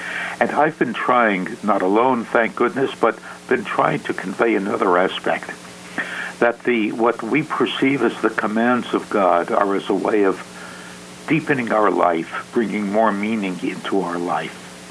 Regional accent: Brooklyn, New York, United States; my ideas have changed since I was growing up in Brooklyn and educated at the Jewish Theological Seminary.

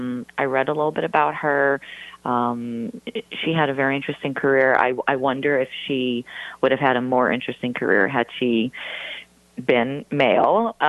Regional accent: Tel Aviv, Tel Aviv District, Israel; English is a second language; I grew up in Motown, actually, even though I grew up in Tel Aviv because my mother's from Detroit.

